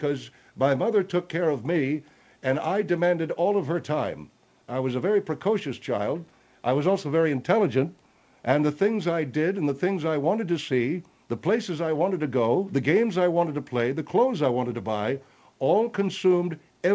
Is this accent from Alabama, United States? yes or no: no; Canandaigua, New York, United States; my father owned a restaurant when I was growing up in Canandaigua.